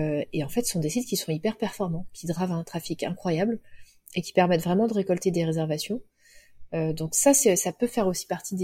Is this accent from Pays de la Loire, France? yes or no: yes; Cholet, Pays de la Loire, France; Moi, elle est dans mon cœur parce que c'est là où j'ai grandi, mais bon, c'est pas non plus un haut lieu du tourisme.